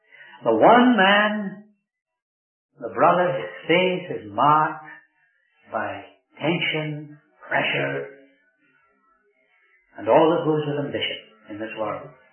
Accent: Scotland, United Kingdom; because I'm a Scotsman, as you know. And I have difficulty getting my rolling tongue around those two words together.

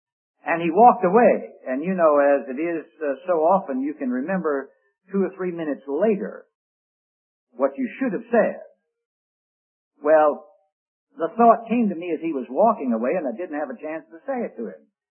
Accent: Richmond, Virginia, United States; I said, "Yes, I'm from Richmond, Virginia." I said, "That's my hometown." I said, "My background is Jewish."

